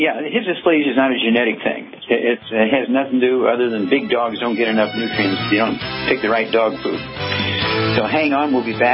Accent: Missouri, United States; Chuck, let's go to Missouri, my home state

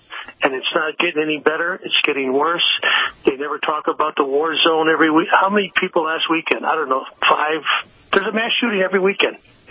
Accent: Riverside, Illinois, United States; I'm from Chicago originally, a little suburb of Chicago, Riverside, Illinois

